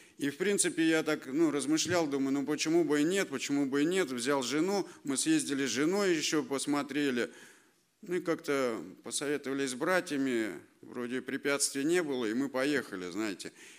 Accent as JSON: {"language": "Russian", "town": "Tomsk", "region": "Tomsk Oblast", "country": "Russia", "tie": "born or raised there", "said": "я сам томич, да, и мало того, что я родился в этом городе"}